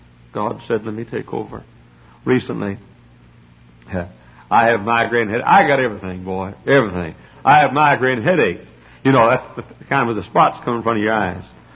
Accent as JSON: {"language": "English", "country": "United States", "accent": "southern", "said": "all you poor, poor people haven't learned how to talk yet, and with my southern accent."}